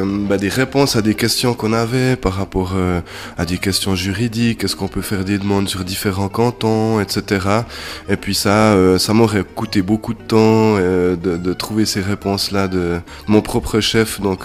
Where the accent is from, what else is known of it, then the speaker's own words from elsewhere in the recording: Neuchâtel, Switzerland; moi j'ai effectué les demandes sur le canton de Neuchâtel en tant que Neuchâtelois